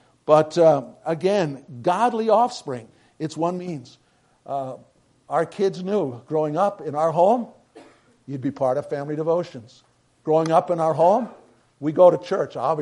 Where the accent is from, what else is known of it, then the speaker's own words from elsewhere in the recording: New York City, New York, United States; and I'm from New York City, most of you know